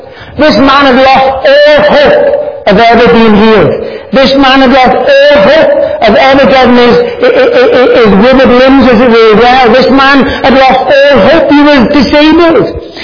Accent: United Kingdom; I don't know, but I'm British, that's what we do, we queue.

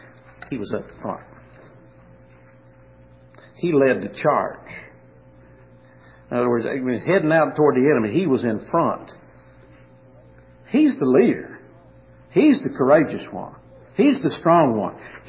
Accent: Kentucky, United States; And you see, I'm from Kentucky.

